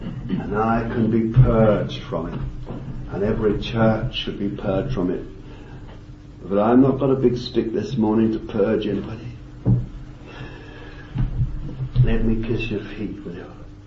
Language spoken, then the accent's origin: English; London, United Kingdom; That's the old London custom. I'm a Londoner through and through.